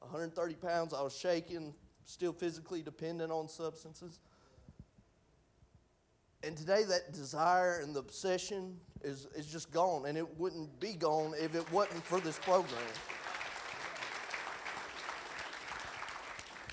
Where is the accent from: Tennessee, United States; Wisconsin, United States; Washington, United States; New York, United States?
Tennessee, United States; Franklin; also born or lived in New Bern; I was born in New Bern, North Carolina, May 27th, 1993. I'm 30 years old, but I grew up right down the road in Franklin, Tennessee.